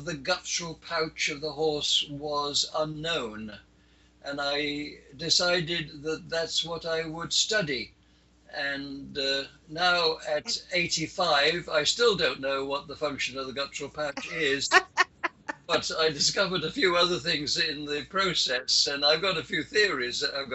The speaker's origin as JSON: {"language": "English", "country": "United Kingdom", "tie": "born there", "moved": "as an adult", "said": "I was born in 1930. I'm British born. I've been here in this country for the last, since 1977. So if I'm lucky, I may not be, but I will have lived half my time in England and half my time here."}